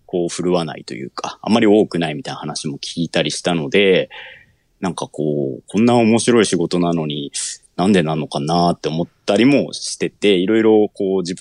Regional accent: Nagasaki, Japan; born there; also born or lived in Tokyo; 私は長崎市生まれで、はい、大学の時にちょっと東京に出てたんですけれども、そこからちょっと東京で少し働いてから長崎に U ターンして今の仕事を11年目ですね。

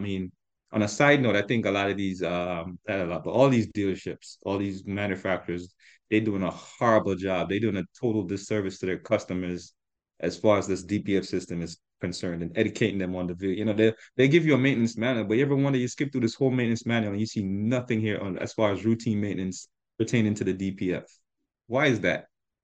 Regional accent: New York, United States; I was the guy from Long Island he was talking about.

